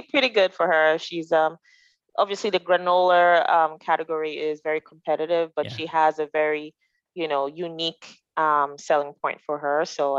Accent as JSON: {"language": "English", "region": "Lagos", "country": "Nigeria", "tie": "born or raised there", "moved": "as an adult", "lives_now": "Canada", "said": "So I am from Lagos, Nigeria. Nigeria is a country in West Africa. Right. And it's, you know, just on Lagos, it's on the Atlantic. So I grew up, you know, going to the beach on holidays, and I'm a city girl."}